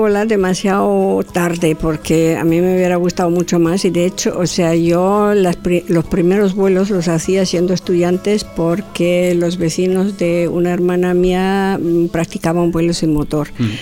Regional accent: Bavaria, Germany; Spanish is a second language; now in Spain; Luego ya me vine a España y solamente podía volar algunas veces cuando estaba de vacaciones en mi tierra y después. Y así, pues la verdad, como luego desplazaron el aeródromo donde volaba a bastante más distancia de Múnich

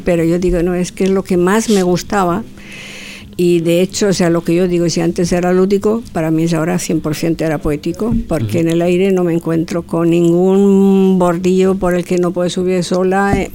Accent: Bavaria, Germany; Spanish is a second language; now in Spain; Luego ya me vine a España y solamente podía volar algunas veces cuando estaba de vacaciones en mi tierra y después. Y así, pues la verdad, como luego desplazaron el aeródromo donde volaba a bastante más distancia de Múnich

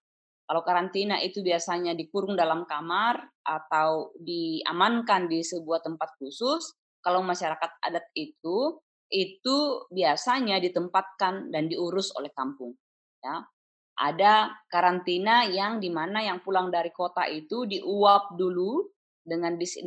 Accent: South Sulawesi, Indonesia; Di kami orang Toraja misalnya, itu masih kuat sekali ingatan tentang flu Spanyol yang konon membunuh sepertiga dari seluruh penduduk Toraja waktu itu

